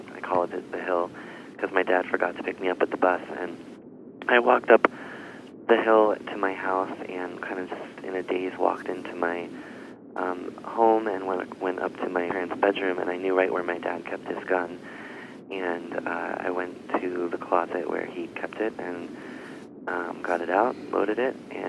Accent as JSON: {"language": "English", "region": "Pennsylvania", "country": "United States", "tie": "born or raised there", "said": "I grew up in Snyder County, Pennsylvania. And I went to West Snyder High School."}